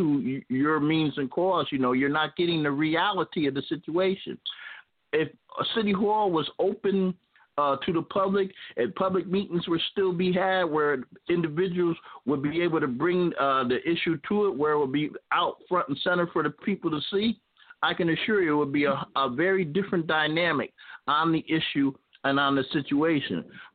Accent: Albany, New York, United States; Yes, I was.

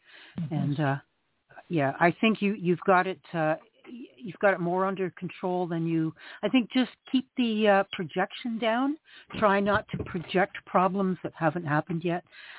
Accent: Canada; See, I'm from Canada, so I'm not sure what the social services can do for you down there.

